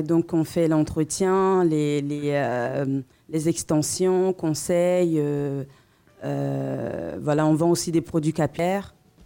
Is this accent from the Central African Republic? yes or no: no; France; now in Côte d'Ivoire; Bon, moi, je suis franco-ivoirienne, en fait. Je suis née en Côte d'Ivoire, mais j'ai grandi en Europe.